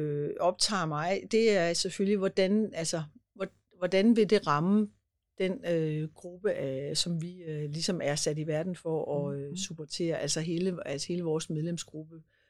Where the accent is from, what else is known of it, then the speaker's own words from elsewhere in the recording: Central Denmark Region, Denmark; now in Copenhagen, Denmark; jeg kommer jo egentlig fra det mørke Vestjylland, men okay. Nu er jeg jo ved at have nået en alder, så jeg har boet flere år i København, end jeg har boet i det jyske